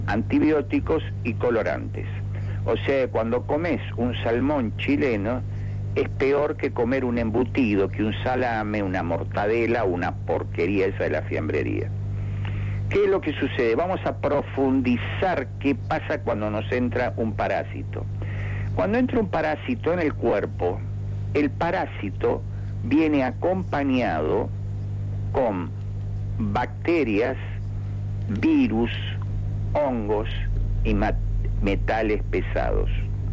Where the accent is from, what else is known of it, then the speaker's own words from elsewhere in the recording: Argentina; Bueno, los argentinos estamos en la misma situación.